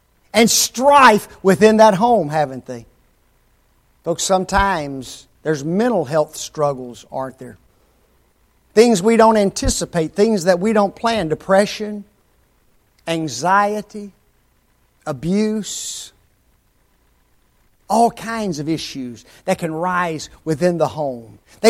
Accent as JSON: {"language": "English", "town": "Memphis", "region": "Tennessee", "country": "United States", "tie": "born or raised there", "said": "I grew up 24 years in Memphis. And I've only been back there as far as living maybe for about 2 or 3 years since then."}